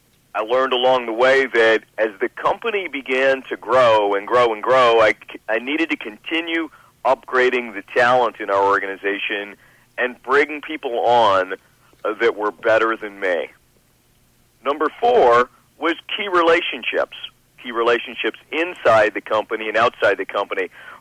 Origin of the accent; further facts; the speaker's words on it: Canada; I could materially, as a Canadian we would say, move the puck down the ice.